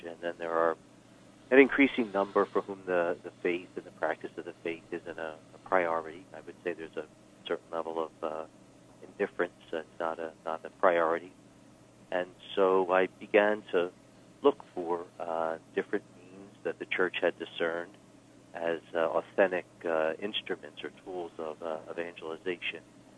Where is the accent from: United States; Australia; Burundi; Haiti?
United States; Philadelphia, Pennsylvania; I was born and raised here in the Archdiocese of Philadelphia, initially in the Germantown section of the city where myself and my family were parishioners at St. Michael of the Saints Parish on Germantown Avenue.